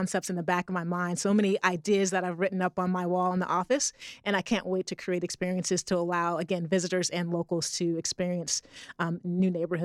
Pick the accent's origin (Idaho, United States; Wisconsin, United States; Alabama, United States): Idaho, United States; Mountain Home; So I grew up in Mountain Home and had been away for 20 years.